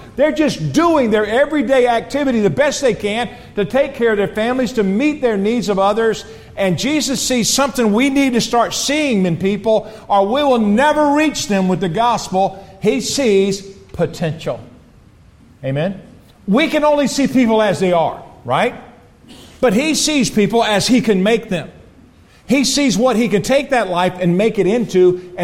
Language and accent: English; Alabama, United States; also born or lived in Georgia, United States; I was born in Georgia. You want me to be a Georgian so you can put us in Alabama? Raised on a peanut farm in Alabama.